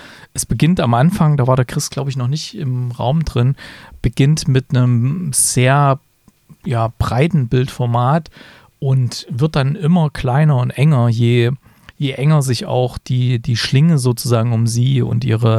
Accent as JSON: {"language": "German", "region": "East Germany", "country": "Germany", "tie": "born or raised there", "said": "ich bin ja auch in so einer Art System groß geworden damals in der DDR"}